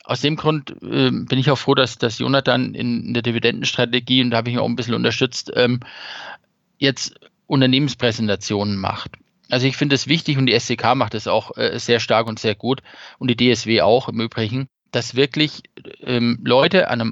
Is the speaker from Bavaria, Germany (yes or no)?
yes; Bavaria, Germany; Bayern, ja, schönes Bundesland. Ich bin ja eigentlich Franke. Ich lebe ja hier fast schon im Exil.